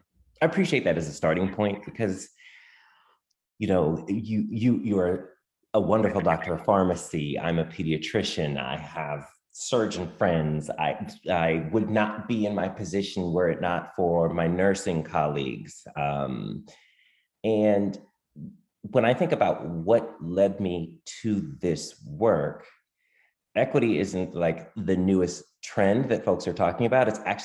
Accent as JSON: {"language": "English", "town": "Oakland", "region": "California", "country": "United States", "moved": "as an adult", "lives_now": "New York, United States", "said": "I come originally from Oakland, California, have been in New York about 16 years, originally moved here for med school and training."}